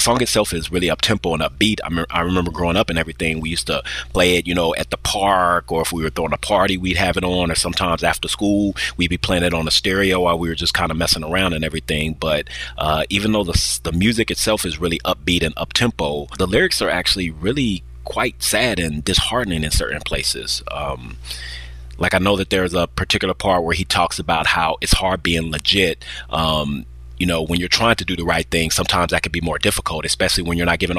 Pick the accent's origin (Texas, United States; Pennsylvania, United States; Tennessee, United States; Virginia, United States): Texas, United States; Austin; I'm from Austin, Texas.